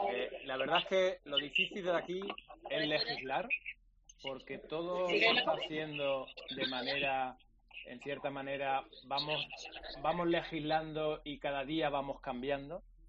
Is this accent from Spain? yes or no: yes; Spain; como ciudadano y como español